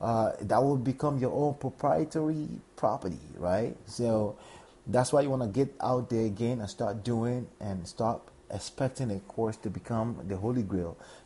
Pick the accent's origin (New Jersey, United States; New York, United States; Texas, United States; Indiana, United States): New Jersey, United States; when it comes to New Jersey, because that's my home state.